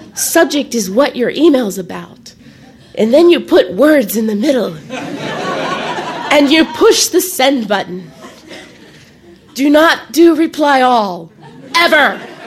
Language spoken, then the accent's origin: English; Maryland, United States; And I said, "Well, I'm from Maryland. I'm going to move back to D.C.